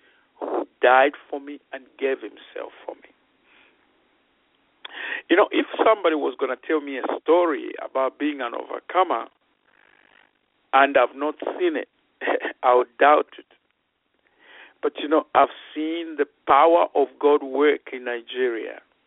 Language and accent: English; Zambia; You know, I'm from Africa, Zambia, and would watch Jimmy Swaggart on television.